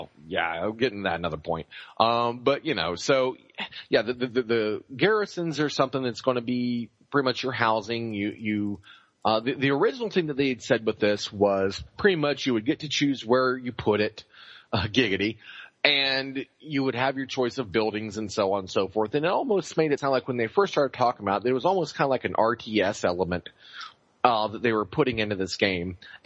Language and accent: English; Boston, Massachusetts, United States; accent: Boston; I know that's a horrible – my Boston accent comes out sounding more English than Boston, I suppose.